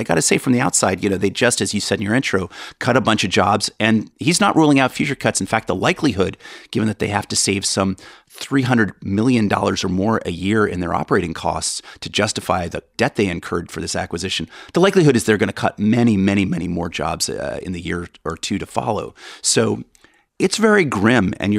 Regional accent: California, United States; I'm from Orange County. That hurts.

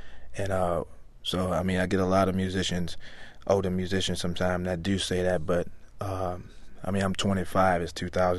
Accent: New Orleans, Louisiana, United States; I could put it in the jazz category because I play a horn and I come from New Orleans

